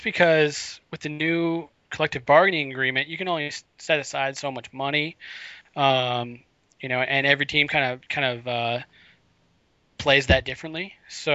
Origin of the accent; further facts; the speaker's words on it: Redmond, Washington, United States; Yeah, I grew up in Redmond.